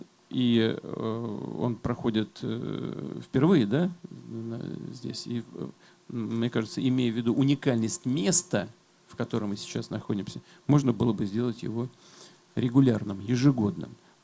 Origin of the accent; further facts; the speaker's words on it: Saint Petersburg, Russia; Я, как известно, родился и вырос в Ленинграде, Петербурге